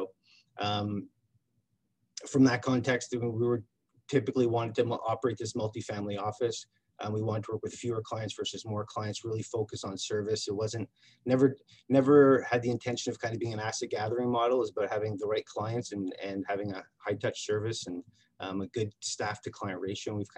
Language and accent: English; Montreal, Quebec, Canada; Sure. I grew up in Montreal, kind of a typical family, very much grounded in Canadian culture and faith and sports.